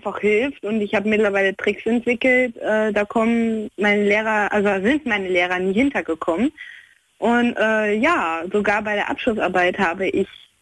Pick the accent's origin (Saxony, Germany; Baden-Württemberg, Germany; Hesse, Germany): Hesse, Germany; Berndorf; Ich bin 18 und komme aus Berndorf. Das ist in der Nähe von Kassel.